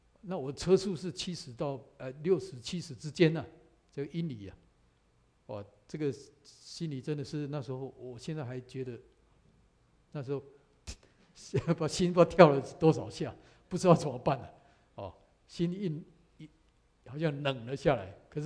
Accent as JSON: {"language": "Chinese", "region": "Taichung", "country": "Taiwan", "said": "在我是从台湾来，在那个公园叫台中公园"}